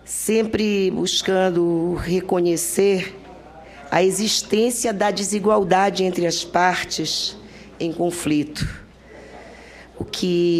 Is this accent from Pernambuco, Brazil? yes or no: no; Pará, Brazil; eu sou de uma região da Amazônia, do Estado do Pará, onde a incidência de trabalho escravo é muito grande.